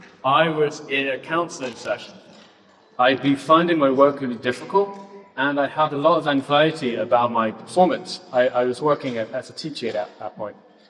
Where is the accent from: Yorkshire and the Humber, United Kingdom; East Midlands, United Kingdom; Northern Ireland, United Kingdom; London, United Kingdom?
London, United Kingdom; I grew up in London, and I went to a really prestigious school called the London Oratory. It was a Catholic state school.